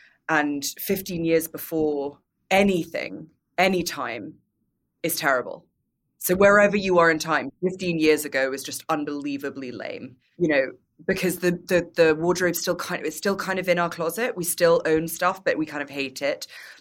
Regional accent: United Kingdom; but as a British person, I completely mortified.

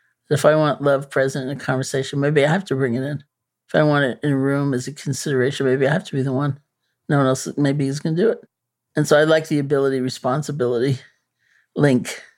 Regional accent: New York City, New York, United States; I mean, I'm a New Yorker, you know, born and bred.

